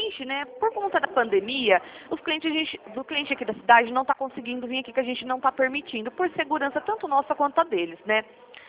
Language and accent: Portuguese; Piracicaba, São Paulo, Brazil; eu sou aqui de Piracicaba, né? Não sei se a senhora já conheceu a cidade da Pamonha.